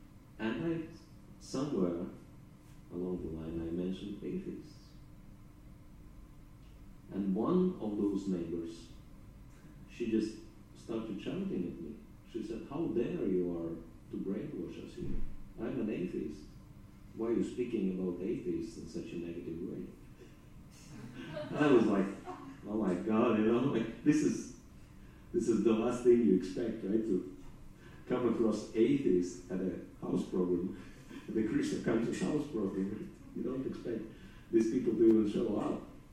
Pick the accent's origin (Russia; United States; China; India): Russia; English is a second language; now in United Kingdom; I said, yeah, originally I'm from Russia.